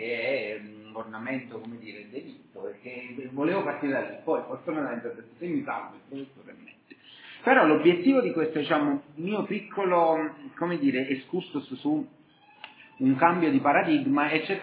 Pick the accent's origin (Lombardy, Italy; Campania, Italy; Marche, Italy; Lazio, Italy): Campania, Italy; Naples; Io anche furbescamente da buon napoletano